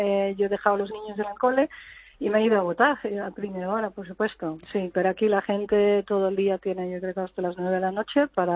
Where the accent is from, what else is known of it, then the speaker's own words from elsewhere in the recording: Netherlands; Spanish is a second language; now in Madrid, Spain; yo he vivido 20 años en Madrid y nunca he podido votar ahí para las elecciones generales, porque siendo holandesa, por supuesto.